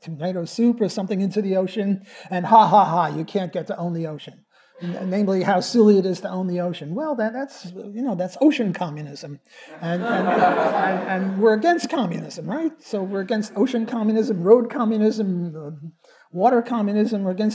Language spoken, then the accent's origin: English; New Orleans, Louisiana, United States; Another reason is I'm from New Orleans, and 1,900 people died in the aftermath of Katrina.